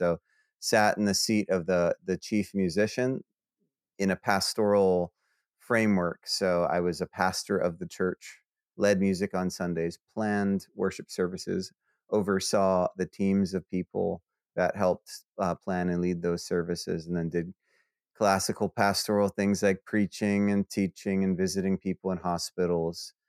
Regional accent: Hawaii, United States; also born or lived in Los Angeles / Denver / Fort Lauderdale; now in Birmingham, United States; Yeah, I grew up in Hawaii, studied music in Los Angeles, lived in Denver for 10 years, lived in Fort Lauderdale, Florida for 3, and then finally landed in Birmingham, where I've been for 8 years.

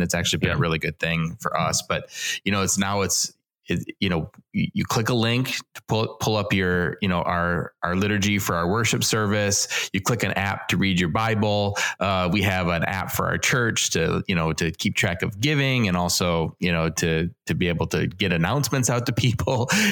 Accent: Wisconsin, United States; accent: Wisconsin; That's my Wisconsin accent coming out.

